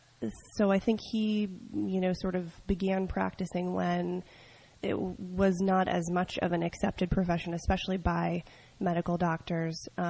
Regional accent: New York, United States; I grew up in upstate New York, actually, kind of near the New Paltz area.

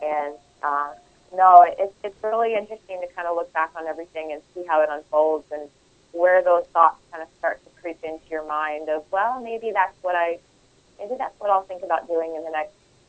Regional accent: Clinton Township, United States; I grew up in Clinton Township, so I want to say hi to everybody back home.

